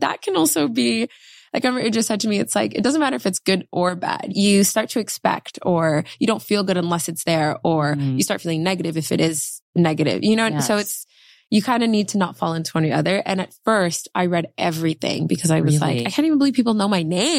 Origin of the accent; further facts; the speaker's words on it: Vancouver, British Columbia, Canada; also born or lived in Montreal / Toronto; So I was born in Montreal, Canada, lived in Toronto till I was about 11. And then I moved to Vancouver, Canada.